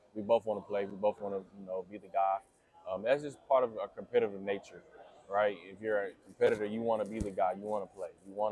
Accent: Texas, United States; Yeah, I mean, I'm from Texas, so I'm kind of familiar with those teams from Florida State and Virginia Tech.

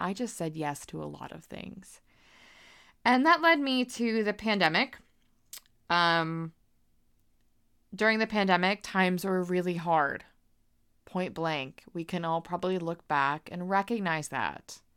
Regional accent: United States; And I feel like as an American, we're quite confident and vocal.

